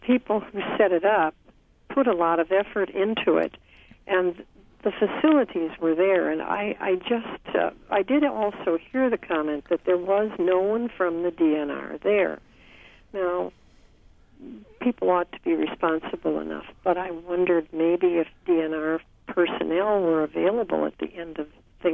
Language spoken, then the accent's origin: English; Fond du Lac, Wisconsin, United States; And recently there was a fishing tournament held here. I am from Fond du Lac.